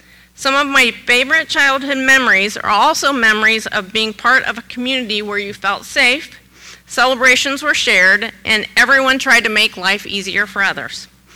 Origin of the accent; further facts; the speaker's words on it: Fort Recovery, Ohio, United States; Growing up in Fort Recovery was a bit like winning the childhood lottery.